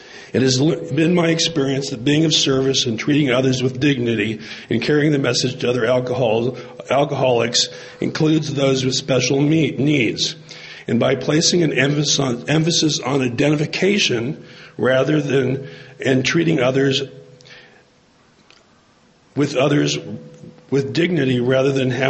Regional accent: San Diego, California, United States; like I said, and I'm an open gay alcoholic. I come from San Diego, California.

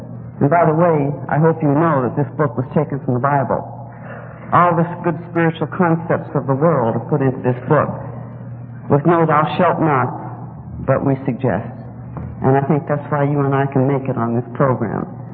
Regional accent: Reno, Nevada, United States; I am a native Nevadan. I was born and raised in Reno. And this is the first time I've been privileged to speak in my home state.

